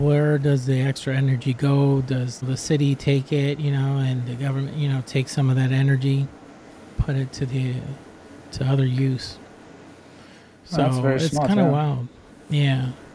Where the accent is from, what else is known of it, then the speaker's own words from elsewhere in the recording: Puerto Rico; It's like for an example where I'm from Puerto Rico.